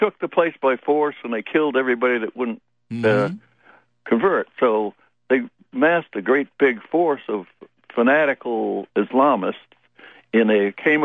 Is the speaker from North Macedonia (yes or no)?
no; Normandy, France; And they're my ancestors. I come from Normandy.